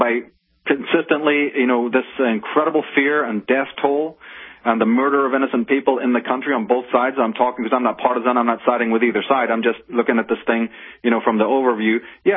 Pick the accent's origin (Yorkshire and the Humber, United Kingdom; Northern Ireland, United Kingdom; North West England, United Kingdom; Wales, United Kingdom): Northern Ireland, United Kingdom; Belfast; Growing up in Belfast at that time was very difficult because there was a lot of violence and trouble.